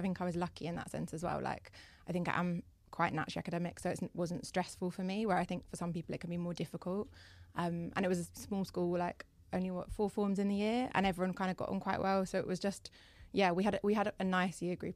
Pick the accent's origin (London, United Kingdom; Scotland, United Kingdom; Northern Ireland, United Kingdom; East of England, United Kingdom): East of England, United Kingdom; Cambridge; I grew up in Cambridge, so school was in Cambridge. It was just like the local school to me.